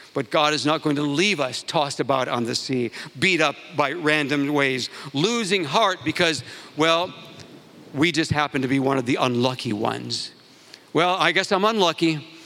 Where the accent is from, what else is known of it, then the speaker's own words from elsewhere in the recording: United States; So I'm an American, I'm from the United States.